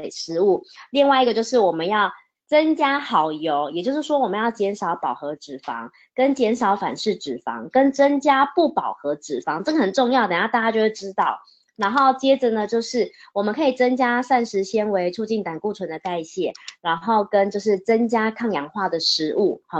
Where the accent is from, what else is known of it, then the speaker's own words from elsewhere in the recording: Taiwan; 我们台湾人真的很多人都不知道油的摄取的比例